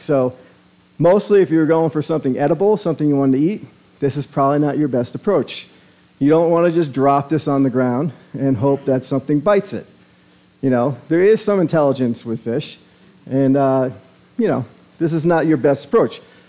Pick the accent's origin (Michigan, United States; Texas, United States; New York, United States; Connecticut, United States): New York, United States; If you know anything about me, I grew up in New York on the Long Island Sound. So we had some great saltwater fishing.